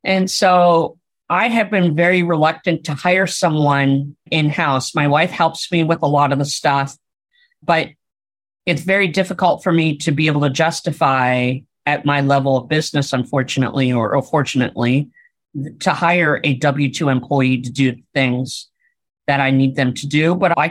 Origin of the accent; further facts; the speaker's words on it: Pennsylvania, United States; now in Orange County, United States; I am originally from the East Coast in Pennsylvania, grew up in the middle of the woods. So now I live in the concrete jumble of Orange County